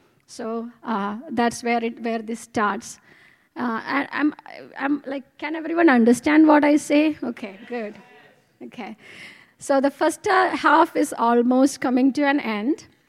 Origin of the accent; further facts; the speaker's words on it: Kerala, India; first language Malayalam; English is a second language; And this is a very famous a monk in Kerala, my region. And this was a book in Malayalam, my mother tongue.